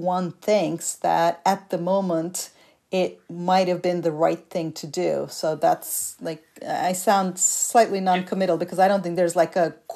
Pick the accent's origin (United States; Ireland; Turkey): Turkey; English is a second language; I come from Turkey, a country of many coups